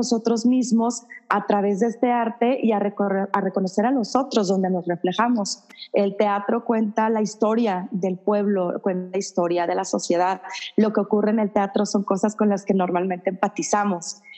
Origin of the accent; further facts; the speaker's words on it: Monterrey, Nuevo León, Mexico; now in Austin, United States; yo soy de Monterrey, Nuevo León. Yo empecé, digamos que yo vine por primera vez hace 15 años, pero estuve como de turista, yendo y viniendo, venía acá, iba a otras ciudades, regresaba a Monterrey